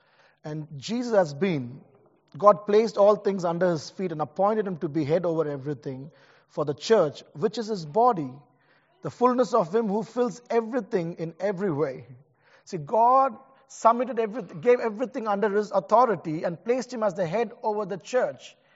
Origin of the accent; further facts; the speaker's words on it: India; Because I come from India.